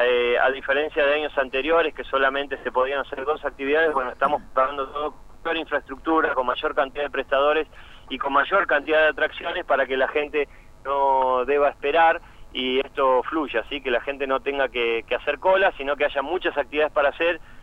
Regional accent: Patagonia, Argentina; somos patagónicos, sabemos que vivimos acá

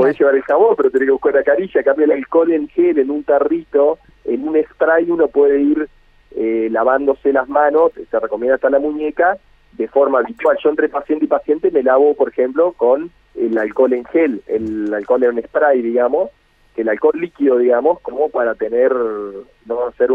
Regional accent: Argentina; Hay que ver cómo lo enfrentamos nosotros los argentinos.

